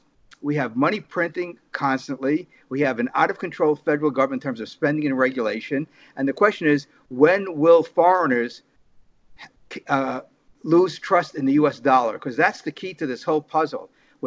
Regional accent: New York City, New York, United States; also born or lived in West Germany; I was in West Germany as an infant. I don't have any recollection of that period of my life. And so I grew up in New York City, not far from Yankee Stadium, became a diehard Yankee fan when we moved to the Bronx in 1953.

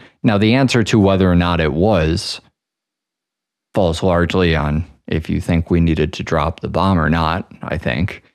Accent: United States; And as an American, I think about that question as impossible to fucking interpret.

